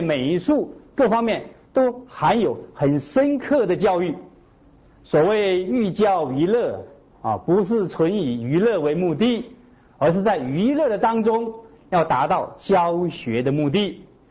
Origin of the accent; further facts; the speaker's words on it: China; 这个跟我们中国人不一样，我们中国人看任何人啊都是好人